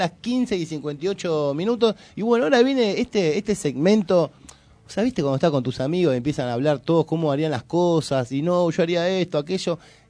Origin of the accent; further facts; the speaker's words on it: Argentina; todos somos de acá nosotros, todos. O sea, hasta que no entendamos que somos argentinos